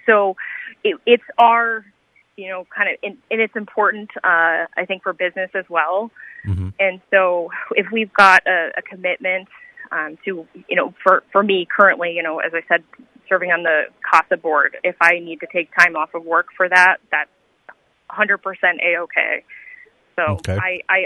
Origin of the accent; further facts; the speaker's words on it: Michigan, United States; now in Galesburg, United States; I am from Michigan, and my husband's from Iowa. We met in law school in Grand Rapids, Michigan, and then we actually moved to Galesburg for work.